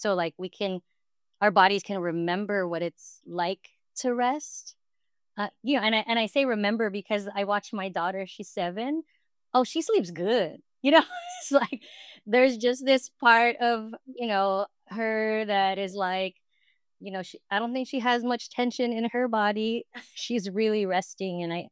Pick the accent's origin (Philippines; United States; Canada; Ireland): Philippines; I think as a Pinay, as a Filipina, practicing yoga